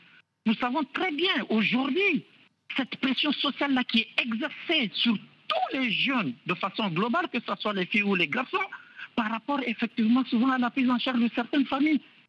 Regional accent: Niger; en tant que Nigérien et musulman

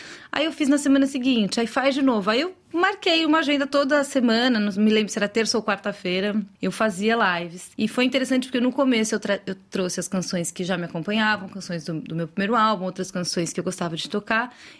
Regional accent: São Paulo, Brazil; porque eu sou de São Paulo, né? Então, foi uma experiência diferente.

